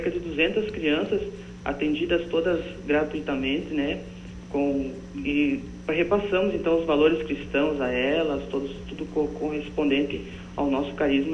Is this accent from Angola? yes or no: no; Santa Catarina, Brazil; now in Dourados, Brazil; eu sou natural de Santa Catarina, certo?